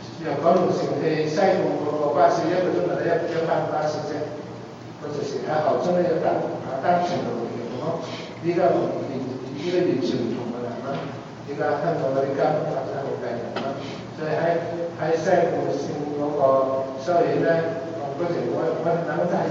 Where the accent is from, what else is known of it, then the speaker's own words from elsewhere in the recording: Hengyang, Hunan, China; now in Hong Kong; 第一個站就係嚟咗我哋鄉下湖南衡陽地方。